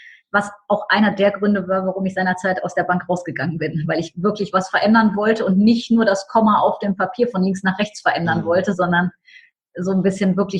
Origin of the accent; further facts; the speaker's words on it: Germany; accent: Rhenish; Das Rheinische kommt durch, wie man ja unschwer hört.